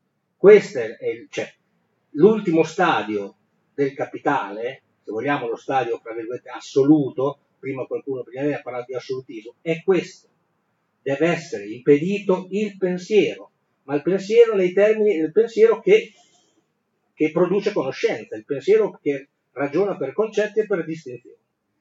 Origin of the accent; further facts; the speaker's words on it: Emilia-Romagna, Italy; anch'io sono di Emilia-Romagna